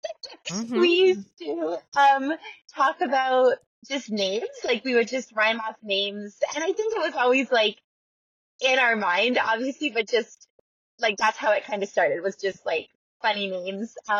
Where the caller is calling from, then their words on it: Watford, Ontario, Canada; I am calling from Watford, Ontario in Canada.